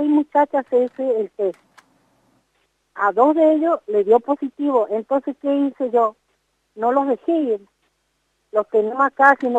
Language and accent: Spanish; northern Argentina, Argentina; Nosotros somos muchos los norteños que vamos para allá